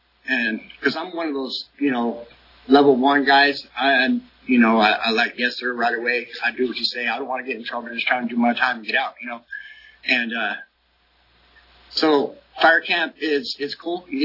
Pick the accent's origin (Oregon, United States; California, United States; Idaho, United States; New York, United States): California, United States; San Diego; I'm from San Diego. I lived 40 years in San Diego, and this is how I ended up in the valley.